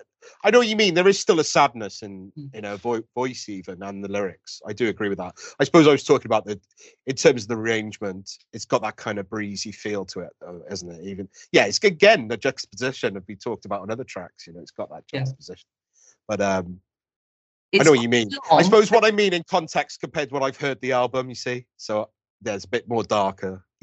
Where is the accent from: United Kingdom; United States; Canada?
United Kingdom; Wales; I'm from Wales